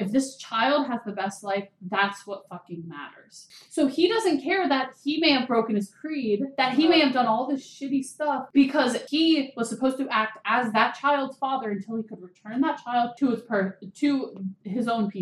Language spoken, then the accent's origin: English; Cincinnati, Ohio, United States; We're from Cincinnati, Ohio.